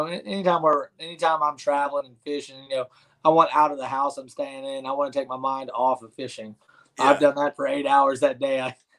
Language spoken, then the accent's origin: English; Texas, United States; I'm a small town guy. I grew up in East Texas. If you can't tell by my voice, I'm kind of a little bit of a hick.